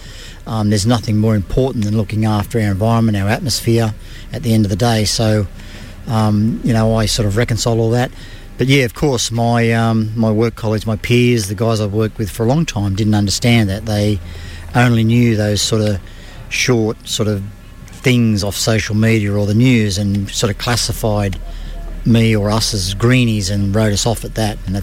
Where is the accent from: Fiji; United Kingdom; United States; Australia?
Australia; Mackay, Queensland; I'm from Mackay.